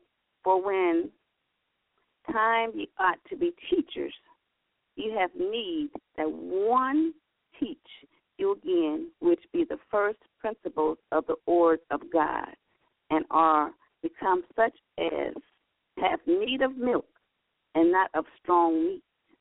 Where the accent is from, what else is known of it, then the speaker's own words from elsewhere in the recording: Georgia, United States; I'm from Georgia, and I am with Kingdom Builders Ministry